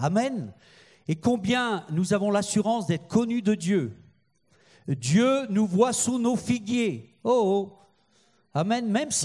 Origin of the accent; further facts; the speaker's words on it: France; en tant que Français, Français, Franco-Français